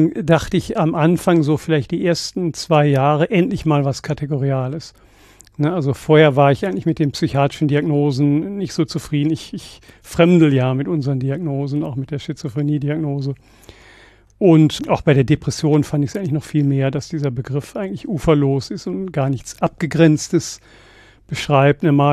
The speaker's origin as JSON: {"language": "German", "region": "North Rhine-Westphalia", "country": "Germany", "tie": "born or raised there", "said": "bei der Fabrik Essiggurkenkühne in Herungen in meiner alten Heimat am Niederrhein"}